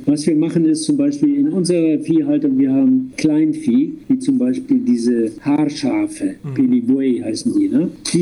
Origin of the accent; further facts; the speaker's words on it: Schleswig-Holstein, Germany; ich komme aus Schleswig-Holstein, ich sage, da gibt es Bauernhöfe, die sind seit 500 Jahren im Besitz derselben Familie.